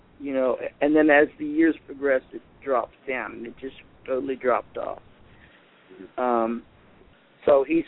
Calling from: California, United States; I'm calling from Northern California.

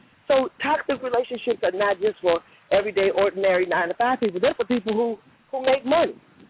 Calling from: Chicago, Illinois, United States; I'm calling from Chicago.

